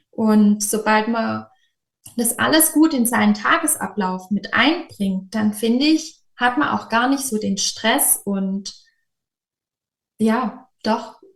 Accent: Böblingen, Baden-Württemberg, Germany; ich komme aus Süddeutschland. Genauer gesagt komme ich aus der Region Böblingen, das ist nahe Stuttgart

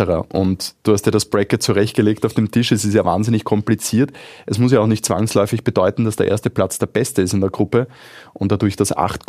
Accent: Austria

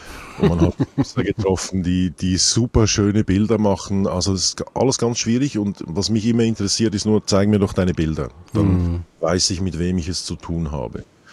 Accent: Zurich, Switzerland; Ich komme aus Zürich. Robert Frank ist in Zürich geboren, nicht weit davon weg, wo ich damals in die Schule ging.

